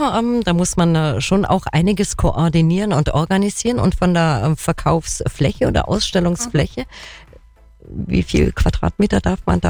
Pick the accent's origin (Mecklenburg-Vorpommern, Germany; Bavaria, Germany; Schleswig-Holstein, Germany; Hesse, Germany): Bavaria, Germany; Kempten; born there; ich bin eine gebürtige Kemptnerin, also gebürtige Allgäuerin